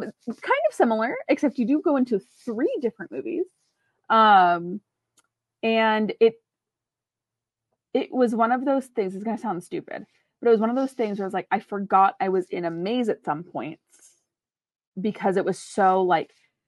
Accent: California, United States; I have lived in Southern California my whole life.

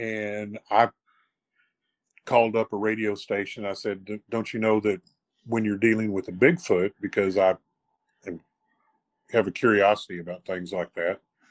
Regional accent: El Paso, Texas, United States; born there; Well, hello … I was born in El Paso, Texas.

